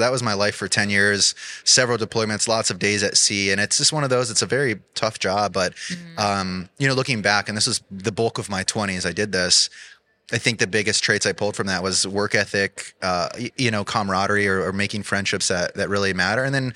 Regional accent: Tucson, Arizona, United States; I grew up in Tucson, Arizona. So completely different where I'm at now.

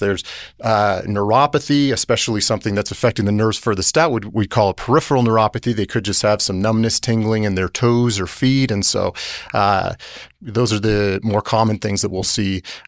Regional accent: Arizona, United States; moved away as an adult; I went to medical school where I grew up in Arizona, did my residency at the University of Connecticut, and then my neuromuscular fellowship at Harvard, and then moved out here about 15 years ago.

